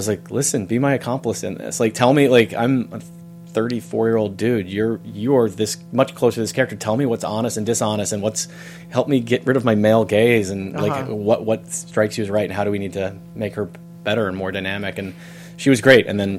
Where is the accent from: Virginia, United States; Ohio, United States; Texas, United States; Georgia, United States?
Georgia, United States; the kids that I grew up with in Georgia